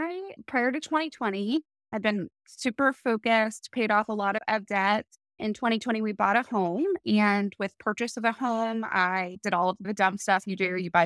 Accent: Midwest, United States; also born or lived in California; I'm a Midwesterner my whole life, except for the very short stint I tried to be a California girl, but quickly decided I couldn't financially afford that.

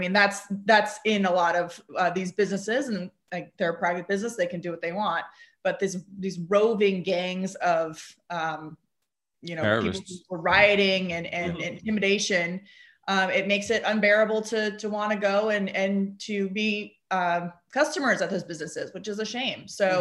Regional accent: United States; And that's something that I appreciate as an American.

